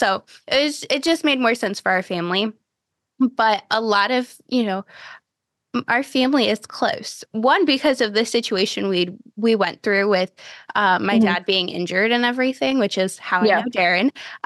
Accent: Cleveland, Ohio, United States; And so I grew up in Cleveland, Ohio for 9 years.

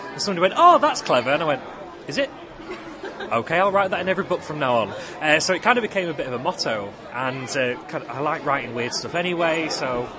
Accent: Doncaster, Yorkshire and the Humber, United Kingdom; I'm from Doncaster as well

